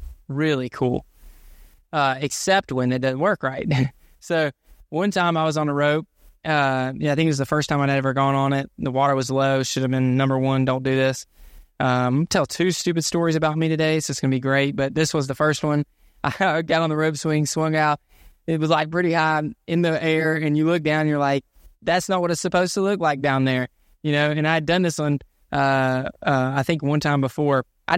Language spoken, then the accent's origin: English; Gainesville, Georgia, United States; When I think about this, I think about Gainesville, Georgia, my hometown.